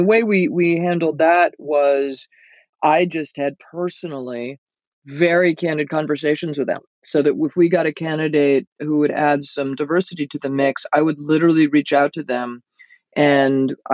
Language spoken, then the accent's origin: English; United States; You know, I'm an American. I went to business school. I'm a capitalist.